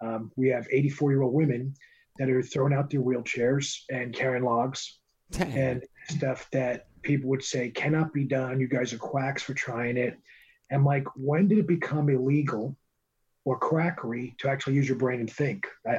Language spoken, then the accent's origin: English; Bronx, New York, United States; The Bronx, New York City.